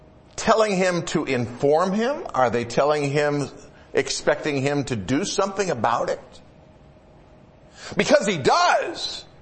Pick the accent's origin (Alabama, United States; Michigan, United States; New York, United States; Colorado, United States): Michigan, United States; Okay, I grew up in Michigan. We have big lakes in Michigan.